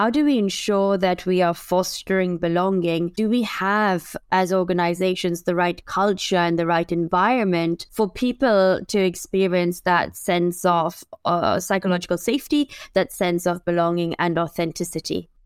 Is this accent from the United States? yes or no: no; Dubai, United Arab Emirates; I am a Portuguese national of Indian heritage, and I grew up in Dubai.